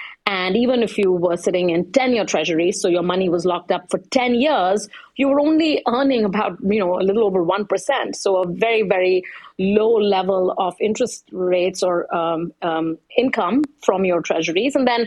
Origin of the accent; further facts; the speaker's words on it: India; if you're looking at emerging markets, so I'm from India. If you're looking at a bond from the Indian government, that is certainly available to you